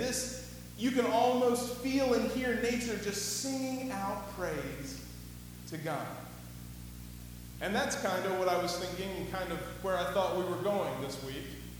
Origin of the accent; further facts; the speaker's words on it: Georgia, United States; I grew up in Georgia, went to college in Alabama, and went to seminary back in Georgia.